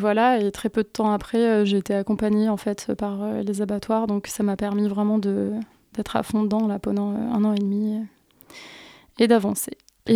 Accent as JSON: {"language": "French", "town": "Grenoble", "region": "Auvergne-Rhône-Alpes", "country": "France", "tie": "born or raised there", "said": "je suis native de Grenoble, je suis née à Échirolles et ensuite j'ai grandi à Cessinet puis à Cessin."}